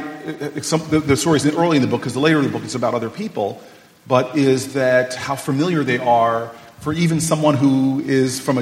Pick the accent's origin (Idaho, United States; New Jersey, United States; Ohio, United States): New Jersey, United States; you're Latino, I'm African American, you grew up in Texas, I grew up in the vastly superior state of New Jersey.